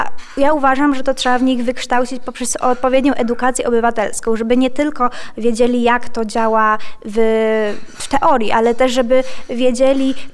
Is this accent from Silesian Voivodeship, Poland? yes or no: no; Tarnogród, Lublin Voivodeship, Poland; mimo że jestem z małego miasta, bo Tarnogród to jest moje rodzinne miasto